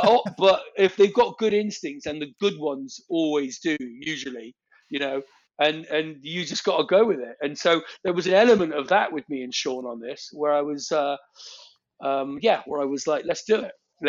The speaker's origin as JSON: {"language": "English", "region": "England", "country": "United Kingdom", "said": "I love his accent, and I'm English."}